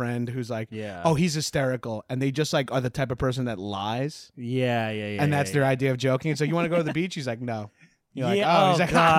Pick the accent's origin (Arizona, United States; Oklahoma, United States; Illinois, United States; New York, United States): New York, United States; Long Island; I'm from Long Island.